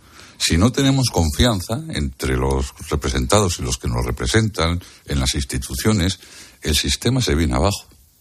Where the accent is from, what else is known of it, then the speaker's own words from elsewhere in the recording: Portugalete, Basque Country, Spain; Yo estoy aquí hoy en mi pueblo, en Portugalete